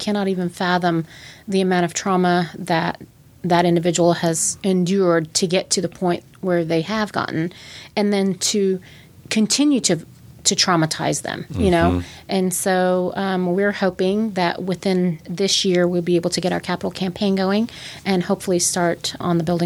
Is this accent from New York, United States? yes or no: no; Tulsa, Oklahoma, United States; I was born and raised right here in Tulsa. In fact, I was the first of my family to be born in Tulsa, Oklahoma. My parents immigrated from Germany. My parents are of Turkish descent